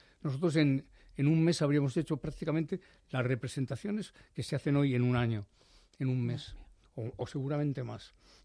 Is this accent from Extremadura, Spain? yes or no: no; Valladolid, Castile and León, Spain; born there; a Valladolid, que es la tierra donde yo nací